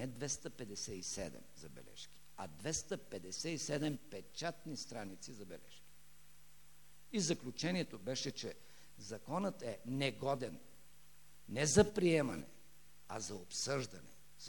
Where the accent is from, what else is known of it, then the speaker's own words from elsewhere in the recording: Momchilgrad, Kardzhali Province, Bulgaria; Аз съм от Момчилград. Там има един техникум, професионална гимназия по машиностроение.